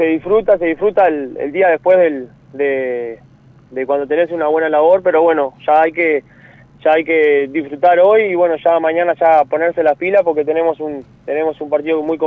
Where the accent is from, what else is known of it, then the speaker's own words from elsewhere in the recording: Melo, Cerro Largo, Uruguay; Sí, la verdad que en realidad me cagan a putear los de mi pueblo.